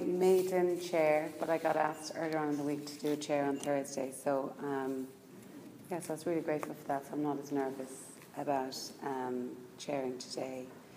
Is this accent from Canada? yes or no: no; Ireland; Growing up in Ireland, pretty much everyone is Catholic